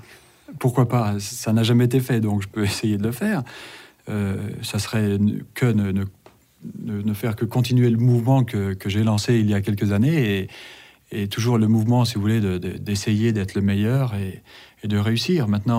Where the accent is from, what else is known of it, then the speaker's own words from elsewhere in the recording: Val d'Isère, Auvergne-Rhône-Alpes, France; Certes, je suis parti de Val d'Isère, donc ça n'est pas tout à fait zéro, c'est Val d'Isère, c'est fantastique.